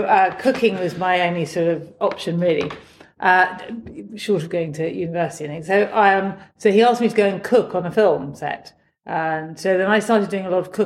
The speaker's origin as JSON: {"language": "English", "region": "Nairobi", "country": "Kenya", "tie": "born there", "said": "Well, I was born just outside Nairobi. And then I think we spent a lot of time in Karen."}